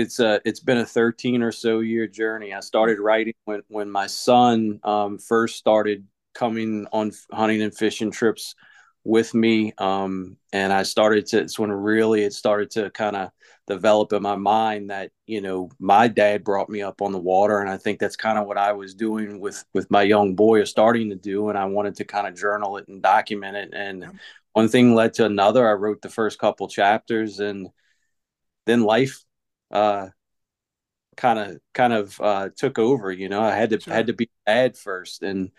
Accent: Louisiana, United States; Born and raised in South Louisiana. That's the setting that's in the book. And grew up hunting and fishing, fishing mostly as a young boy with my dad.

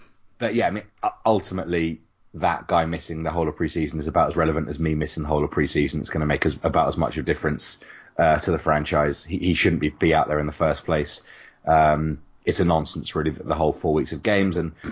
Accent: England, United Kingdom; being two English guys that have never played the game

